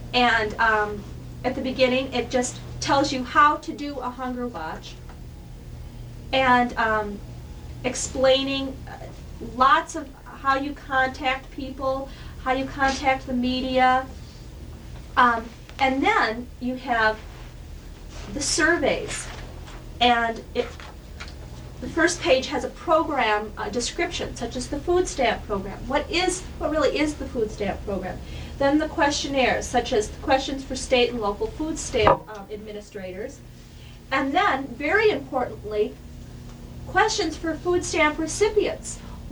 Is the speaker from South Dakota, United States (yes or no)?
yes; Sioux Falls, South Dakota, United States; I'm from Sioux Falls, and we have a few churches in Sioux Falls who are Covenant Church members.